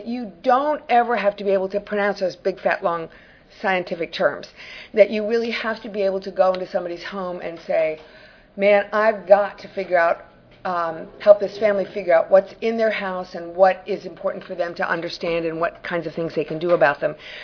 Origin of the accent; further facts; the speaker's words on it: Philadelphia, Pennsylvania, United States; Now I have to do a little aside and say, go Phillies. Sorry, I come from Philly.